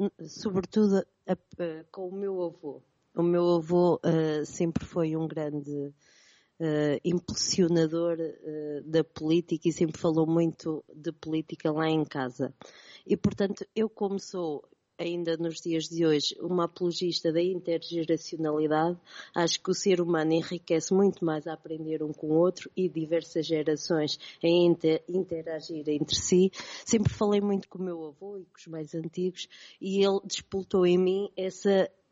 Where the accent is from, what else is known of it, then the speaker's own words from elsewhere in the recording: Sever do Vouga, Centro, Portugal; o gostinho pela política e pelos severenses. Apesar de estar a trabalhar em Lisboa, vivi sempre a minha terra como principal e com vontade de regressar e fazer mais pelo concelho